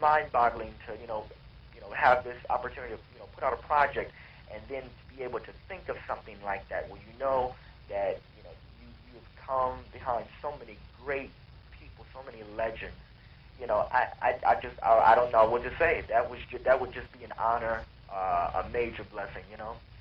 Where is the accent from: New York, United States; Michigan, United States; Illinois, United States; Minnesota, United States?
Michigan, United States; Flint; now in Detroit, United States; I'm originally from Flint, Michigan, but the label is based out of Detroit, so you know, I'm here, all, you know, basically all the time